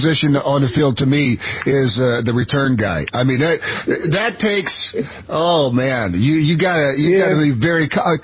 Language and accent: English; Knoxville, Tennessee, United States; And I remember, because I was a kid from Knoxville, Tennessee, when I got to Pittsburgh. And I didn't know, you know, I'd never been north. I'd never seen snow.